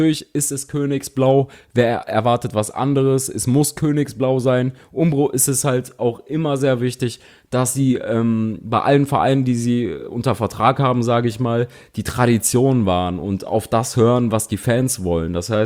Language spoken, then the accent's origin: German; Cologne, North Rhine-Westphalia, Germany; Ich bin Kölner, ich weiß, was Enthusiasmus im eigenen Fußballverein bedeutet